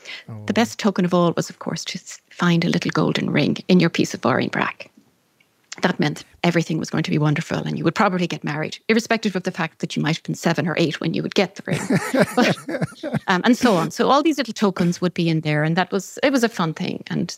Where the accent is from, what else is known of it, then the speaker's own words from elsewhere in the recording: Ireland; It celebrated a little bit differently for me growing up in Ireland.